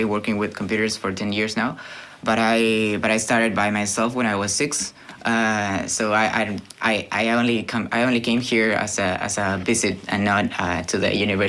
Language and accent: English; Bariloche, Río Negro, Argentina; English is a second language; now in Buenos Aires, Argentina; I'm from Argentina as well. We are both from Bariloche, but we've been living in Buenos Aires for 7 years in my case